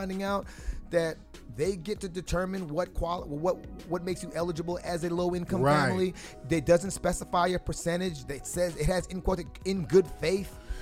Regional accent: Brooklyn, New York, United States; born there; I was born in Brooklyn.

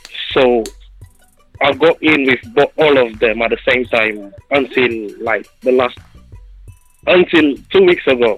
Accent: Martinique; Nah, I'm from the Caribbean, actually.

